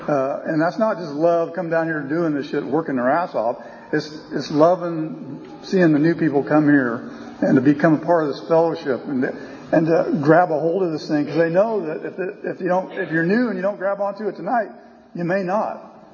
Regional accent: Bakersfield, California, United States; I was born and raised in Bakersfield, you know

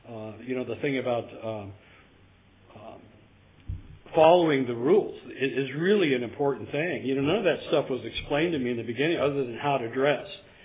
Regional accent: Kings Tulare County area, California, United States; I'm from the Kings Tulare County area of the Mid-State

